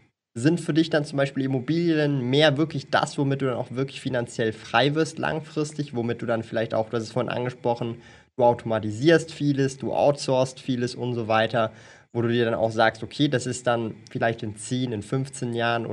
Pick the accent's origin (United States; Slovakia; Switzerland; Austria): Switzerland; Also wenn ich sowas in Zürich bekommen würde, ich wär ganz ehrlich dabei.